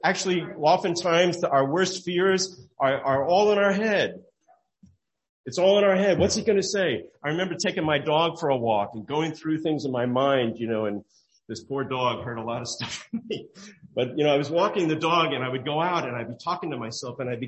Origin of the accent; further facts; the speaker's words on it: Glen Ridge, New Jersey, United States; the place that I grew up in Glen Ridge was a place where people needed the light.